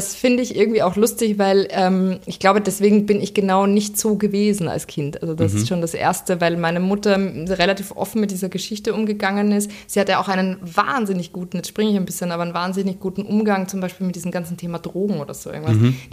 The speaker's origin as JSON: {"language": "German", "region": "Styria", "country": "Austria", "tie": "born or raised there", "said": "ich bin in der Steiermark aufgewachsen"}